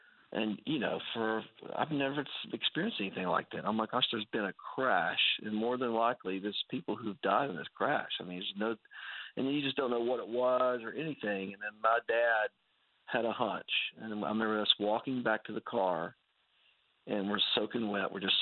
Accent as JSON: {"language": "English", "region": "West Virginia", "country": "United States", "tie": "born or raised there", "said": "The airport is, like, really kind of in my hometown, but it's up on a hill. You know, it's but kind of in the rolling hills of West Virginia, but literally, you know, the airport's 10 minutes from us."}